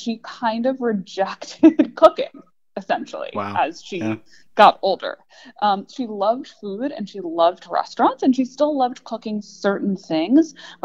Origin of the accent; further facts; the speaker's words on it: New York, United States; Well, you know, as a New Yorker who grew up Jewish, but very secular